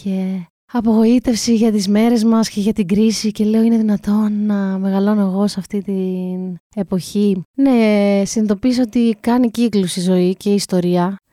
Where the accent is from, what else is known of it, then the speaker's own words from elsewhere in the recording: Crete, Greece; Ο μπαμπάς μου είναι από το Σουδάν. Στην Κρήτη μεγαλώσαμε, και εγώ και ο αδερφός μου δηλαδή. Απλώς ταξιδεύαμε όντως από μικρή στο Σουδάν. Επέλεξαν και οι γονείς μου να μάθω και τα αραβικά από πολύ μικρή ηλικία.